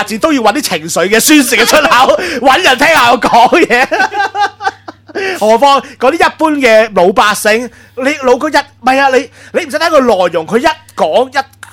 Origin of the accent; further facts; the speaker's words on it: Hong Kong; 我哋香港人覺得好有錢，同大陸覺得好有錢係另一回事啦